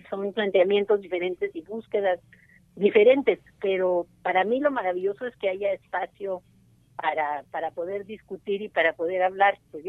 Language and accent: Spanish; Mexico; Desde México, pues, estábamos como feministas mexicanas.